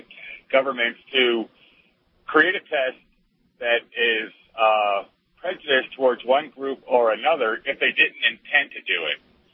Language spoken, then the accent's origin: English; Chicago, Illinois, United States; I come from Chicago. I know exactly how that works.